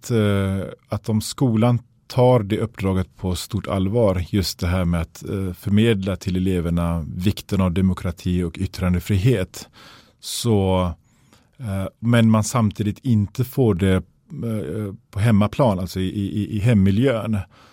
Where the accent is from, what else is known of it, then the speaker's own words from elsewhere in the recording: Gothenburg, Västra Götaland County, Sweden; Swedish is a second language; Jag växte upp i Biskopsgården i Göteborg.